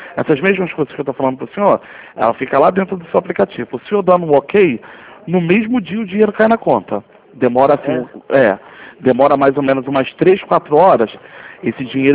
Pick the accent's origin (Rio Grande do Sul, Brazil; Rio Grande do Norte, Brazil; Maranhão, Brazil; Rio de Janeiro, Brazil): Rio de Janeiro, Brazil; Madureira; ou então eu sou daqui